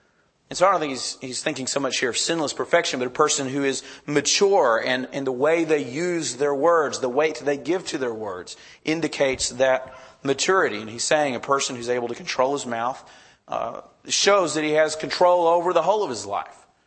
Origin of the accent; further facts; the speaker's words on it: Texas, United States; It would have been what I grew up in Texas. And I remember well growing up, we lived on kind of a ranch and a farm.